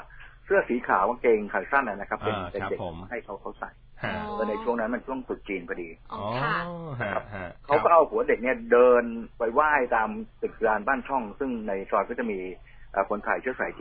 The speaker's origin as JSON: {"language": "Thai", "region": "Bangkok", "country": "Thailand", "tie": "born or raised there", "said": "ผมเกิดที่นี่นะครับผมเป็นเด็กที่ชุมชนนี"}